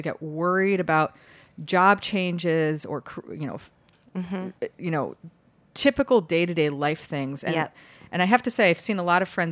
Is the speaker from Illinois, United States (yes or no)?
yes; Chicago, Illinois, United States; So I grew up in Chicago.